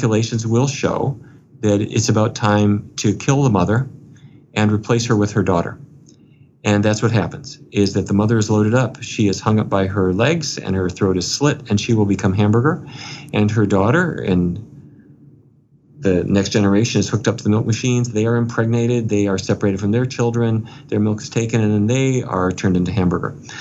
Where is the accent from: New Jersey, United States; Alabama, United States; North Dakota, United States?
North Dakota, United States; Fargo; When I was growing up in Fargo, North Dakota, every day was roast beef, baked potatoes, and corn